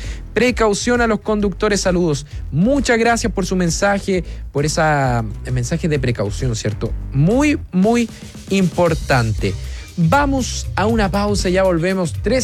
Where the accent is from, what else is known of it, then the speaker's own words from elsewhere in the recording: Ovalle, Coquimbo, Chile; soy de Ovalle. Ahora estoy trabajando en Banco de Montepatria